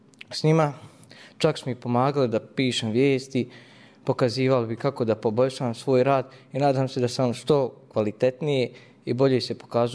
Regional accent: Prnjavor, Republika Srpska, Bosnia & Herzegovina; dolazim iz Prnjavora.

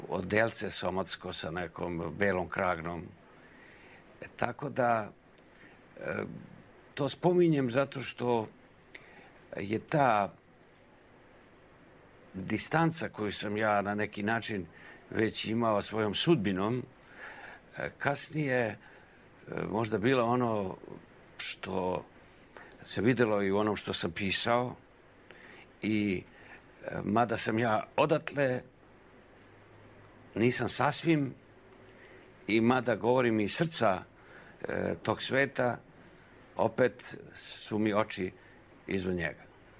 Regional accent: Senta, Vojvodina, Serbia; born there; pošto sam imao to pokriće da sam rođen u Senti

